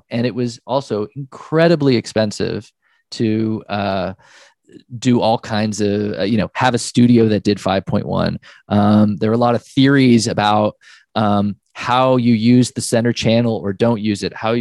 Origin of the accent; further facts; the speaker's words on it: Oklahoma, United States; born there; So for me, I was born in Oklahoma